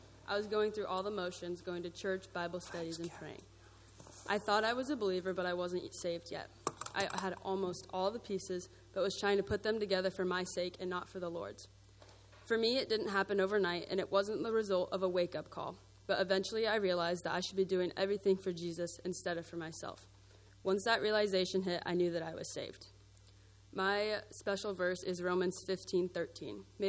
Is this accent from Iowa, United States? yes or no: yes; Red Oak, Iowa, United States; I'm from Red Oak, Iowa. I go to school at Iowa Western.